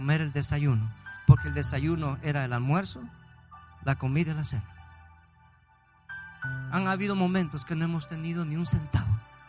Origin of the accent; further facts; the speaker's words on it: Mexico; jugando fútbol como todo mexicano.